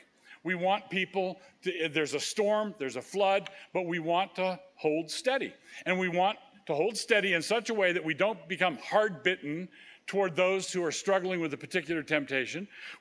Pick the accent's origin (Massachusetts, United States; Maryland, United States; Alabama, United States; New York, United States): Maryland, United States; Annapolis; I grew up in Annapolis, and the Navy Marine Corps Stadium is there